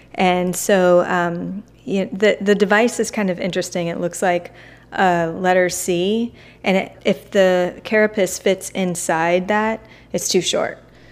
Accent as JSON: {"language": "English", "town": "Tampa", "region": "Florida", "country": "United States", "said": "I'm from Tampa, and I have a food blog called Swanee Rose."}